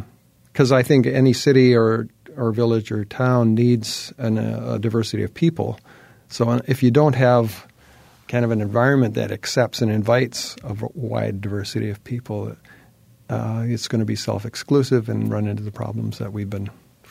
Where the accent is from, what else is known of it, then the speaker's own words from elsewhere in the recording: Hawaii, United States; I grew up in Hawaii, and the garbage men in Hawaii are fantastic.